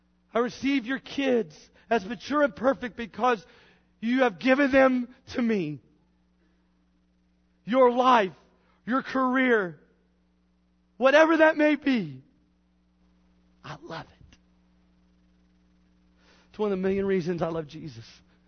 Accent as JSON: {"language": "English", "town": "Brookville", "region": "Indiana", "country": "United States", "tie": "born or raised there", "said": "Now when I go back to Brookville, Indiana, my hometown, I'll look on this dusty shelf and they've saved every one of them."}